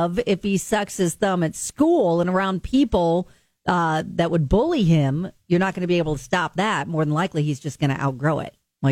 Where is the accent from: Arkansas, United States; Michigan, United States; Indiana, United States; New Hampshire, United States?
Indiana, United States; Northern Indiana, none of that was going on.